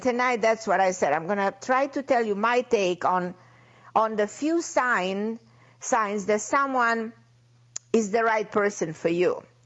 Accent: Miami, Florida, United States; So excited to be back in my hometown of Miami after 20-something hours of flying from Europe.

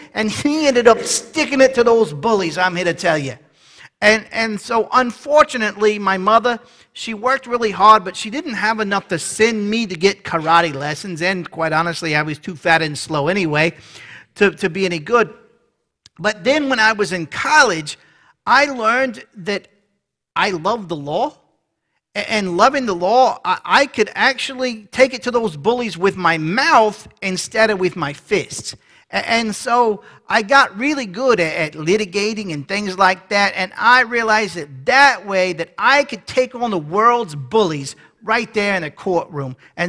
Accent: New York City, New York, United States; moved away as an adult; now in Sparta, United States; And I live here in Sparta, South Carolina, as you can tell, but I'm actually from New York City, and I grew up in the Big Apple

